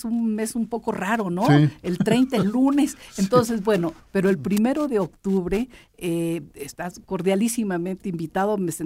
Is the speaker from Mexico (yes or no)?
yes; Mexico; yo de veras lo lamento como mexicana